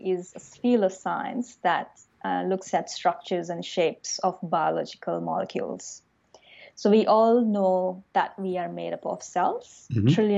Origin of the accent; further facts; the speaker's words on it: India; So I grew up in India.